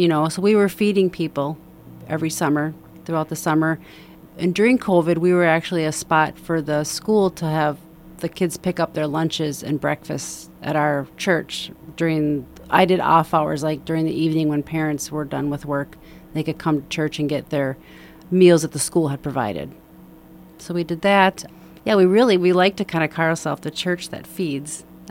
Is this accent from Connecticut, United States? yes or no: no; Fridley, Minnesota, United States; Well, I grew up in Fridley, graduated from Fridley High School.